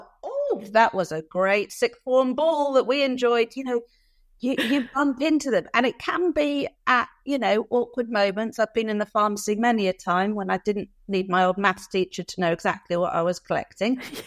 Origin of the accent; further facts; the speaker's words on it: Harpenden, East of England, United Kingdom; also born or lived in Leeds; now in London, United Kingdom; Yeah, I'm a Harpenden girl. Although I grew up in Harpenden, went to the local schools, loved it, big fan of where I grew up, had a great childhood, then obviously left and did uni to the dizzy heights of Leeds and been living in London for years.